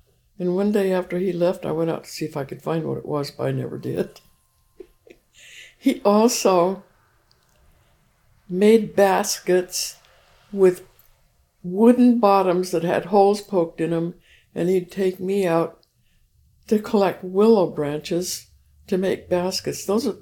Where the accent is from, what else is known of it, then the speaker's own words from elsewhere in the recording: Chico, California, United States; born there; Well, I was born in Chico, California, May 2nd, 1931, in my mother's home with her parents, where she grew up